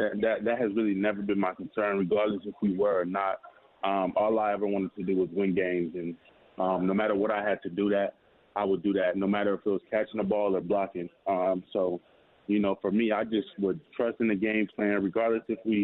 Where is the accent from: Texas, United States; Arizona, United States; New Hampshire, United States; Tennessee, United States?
Arizona, United States; So, and I'm from Arizona, so I honestly, I'm about 95% sure if I'm there at 33 and they're still at that pick, they're going to pick me up.